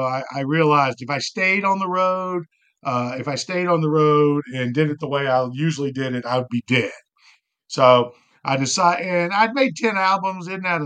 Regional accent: Danville, Virginia, United States; I got a NASCAR show called Manifold Destiny because I am a hillbilly from Danville, Virginia.

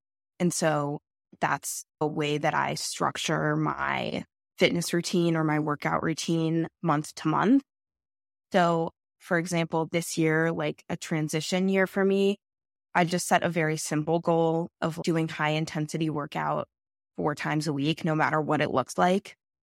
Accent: Denver, Colorado, United States; Just like growing up in Denver, it was ingrained in me from a very young age.

